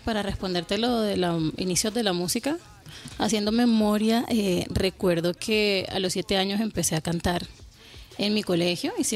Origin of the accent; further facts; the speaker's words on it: Barranquilla, Atlántico, Colombia; sí, soy una barranquillera.